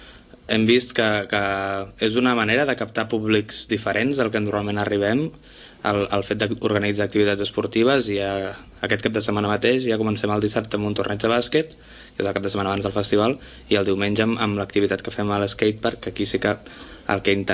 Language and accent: Catalan; Vilanova i la Geltrú, Catalonia, Spain; Jo que sóc de Vilanova, gent de Vilanova mateix